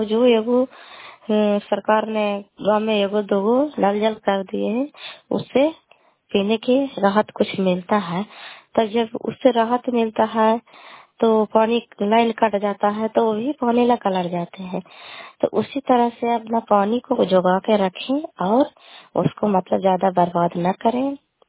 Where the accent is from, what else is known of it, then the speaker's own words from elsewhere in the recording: Kaliyapur, Bihar, India; घर कलियापुर वाली, बेलसी पंचायत, प्रखंड चंदी, जिला ललंदा का निवासी हूँ।